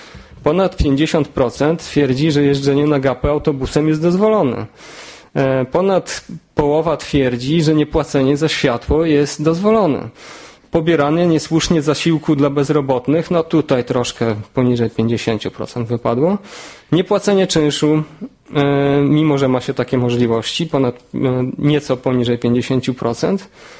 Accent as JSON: {"language": "Polish", "town": "Warsaw", "region": "Masovian Voivodeship", "country": "Poland", "tie": "born or raised there", "said": "Wychowałem się w Ursusie, gdzie w tym czasie były trzy podstawówki."}